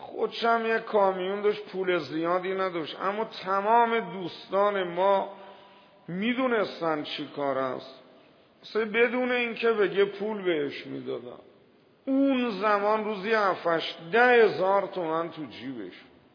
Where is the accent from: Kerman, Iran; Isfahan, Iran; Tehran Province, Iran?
Tehran Province, Iran; Tehran; گفت کجایی هستی؟ گفتم تهران.